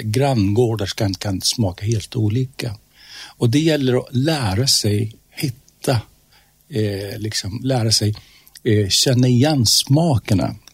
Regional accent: Iran; Swedish is a second language; now in Sunne, Sweden; jag är uppvuxen en storstad i Iran och alltid drömt om att bo ute på landet. Och när jag hamnade här i Sunne

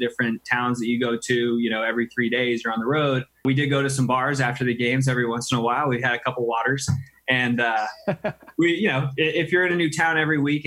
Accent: Los Angeles, California, United States; I am from Los Angeles originally. Went to school out here at USC and graduated in 2011 when I was drafted.

